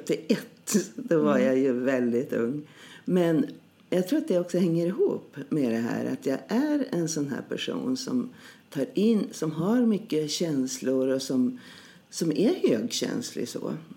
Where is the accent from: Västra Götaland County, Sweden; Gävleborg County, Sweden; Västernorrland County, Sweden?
Västernorrland County, Sweden; Härnösand; now in Stockholm, Sweden; Jag kommer ursprungligen ifrån Härnösand, från Norrland, men bor i Stockholm numera.